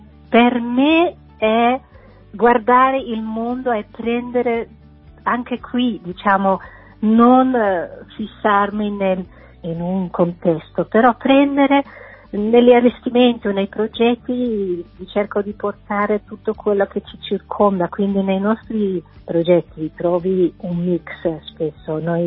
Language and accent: Italian; Netherlands; born there; Italian is a second language; Amo la luce, e spesso dove sono nata io in Olanda manca